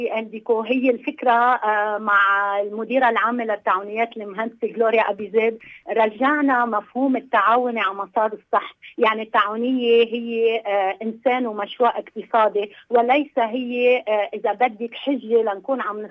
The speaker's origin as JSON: {"language": "Arabic", "country": "Lebanon", "said": "نحن لبنانية"}